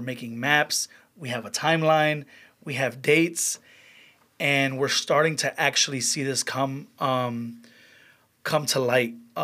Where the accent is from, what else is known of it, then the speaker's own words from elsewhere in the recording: Chicago, Illinois, United States; I grew up in Belmont Cragen my whole life. Went to public school in Belmont Cragen. But the reality is, I don't live there, right?